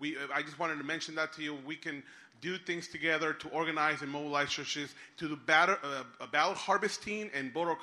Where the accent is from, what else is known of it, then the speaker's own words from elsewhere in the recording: Las Vegas, Nevada, United States; I'm from Nevada, Las Vegas, Nevada.